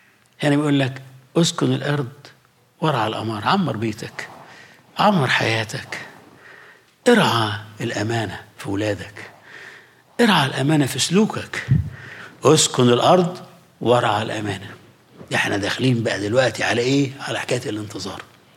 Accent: Egypt; في كلمة عندنا في مصر

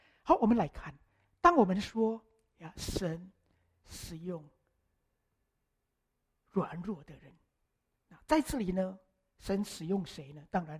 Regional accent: China; 我相信我们中国人也是非常重视这个名字

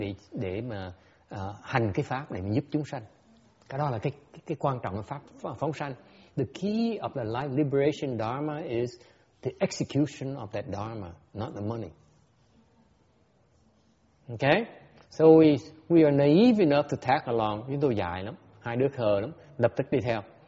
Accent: United States; có mình là cái người Mỹ học trò mới từ Mỹ tới, cúng $20.

